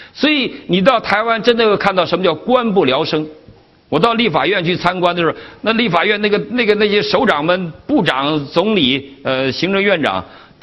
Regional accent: China; 我们大陆人

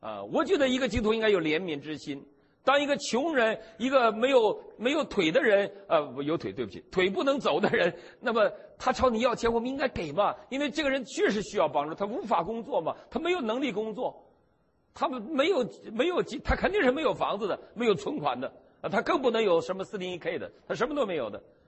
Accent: Northeast China, China; now in United States; 但是我也是东北人了，东北人都罪人啊。

